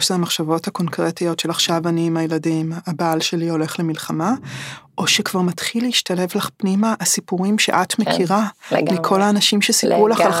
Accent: Tel Aviv, Tel Aviv District, Israel; אני תל אביבית

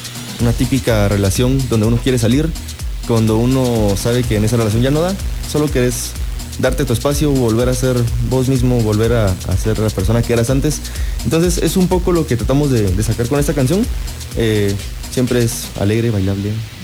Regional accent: Guatemala; Siempre como guatemalteco, siempre como diciendo de dónde vengo

